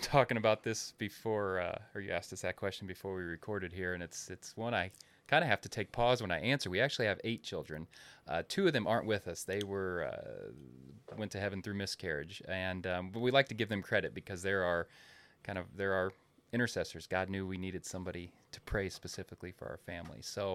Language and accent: English; Godfrey, Illinois, United States; growing up in Godfrey, you know, went to Alton schools, and it's a very urban, rural kind of, just kind of a different dynamic down there that I grew up in.